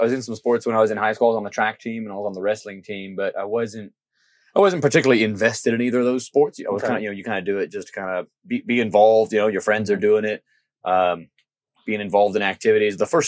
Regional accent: Ohio, United States; I'm from Ohio.

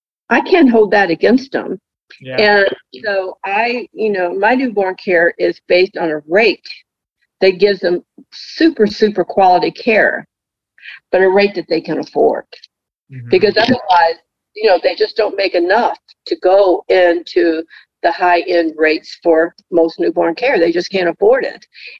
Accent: Kentucky, United States; You know, I grew up in Kentucky, and my father was a gym dandy, and he always loved to dance.

